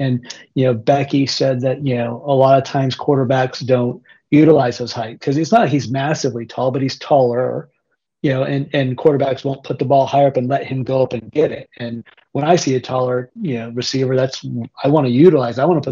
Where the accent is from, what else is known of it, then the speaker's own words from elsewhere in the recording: United States; moved away as an adult; especially being an American that's been here almost 5 years